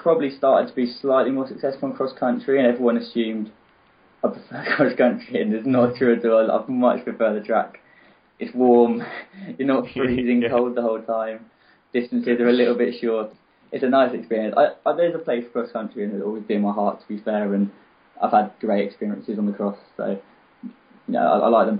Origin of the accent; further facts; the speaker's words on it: United Kingdom; as a Brit